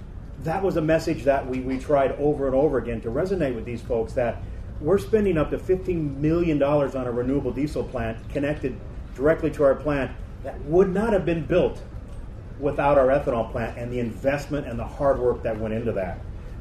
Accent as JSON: {"language": "English", "region": "Kansas", "country": "United States", "said": "First of all, I want to thank you all for coming to Kansas. I am from Kansas, and I only have one other representative up here."}